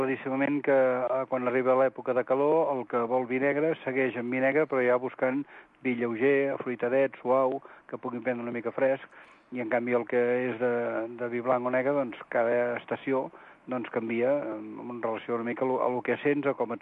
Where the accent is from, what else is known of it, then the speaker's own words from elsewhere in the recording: Vinyó, Catalonia, Spain; si sóc de Vinyó, que està molt a prop de Manresa, doncs vam muntar la botiga a Manresa i anar a viure a Vinyó. I així vam venir per al Bages.